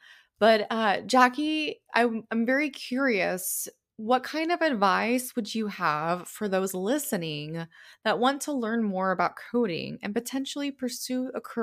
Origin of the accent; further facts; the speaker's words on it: Oklahoma City, Oklahoma, United States; And with both of us being from Oklahoma, I grew up in Oklahoma City.